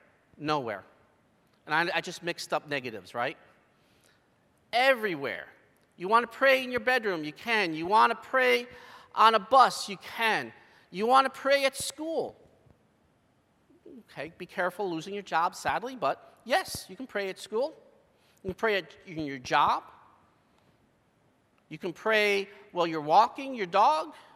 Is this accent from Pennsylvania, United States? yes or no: yes; Pennsylvania, United States; Oh, and growing up in Bradford County, oh, they made time for hunting, you know?